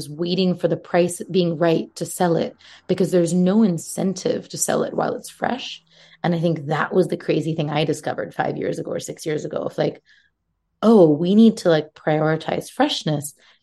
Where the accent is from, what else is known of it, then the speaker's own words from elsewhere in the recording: Mumbai, Maharashtra, India; and you know, I grew up in Mumbai